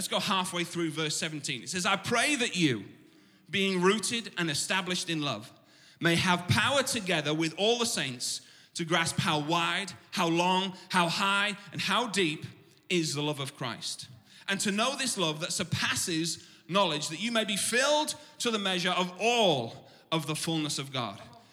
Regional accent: Richmond, Yorkshire and the Humber, United Kingdom; And my hometown, where our hub of our church is a town called Richmond in North Yorkshire.

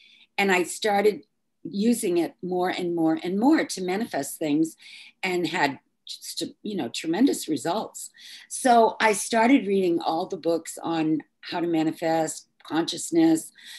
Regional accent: Westport, Massachusetts, United States; I'm from Westport, Massachusetts, and I was born the same year as our president, Donald Trump. I was born in 1946.

